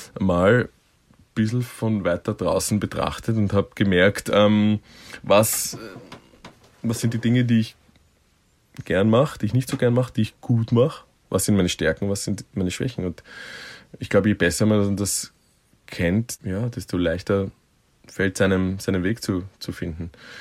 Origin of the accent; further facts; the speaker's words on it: Vienna, Austria; nein, Austria, Vienna, Austria.